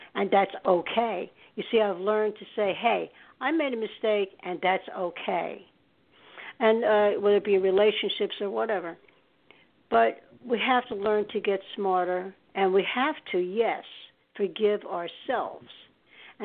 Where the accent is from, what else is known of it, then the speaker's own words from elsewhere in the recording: New York City, New York, United States; He would take me to Sardi's in New York City because I'm a New Yorker.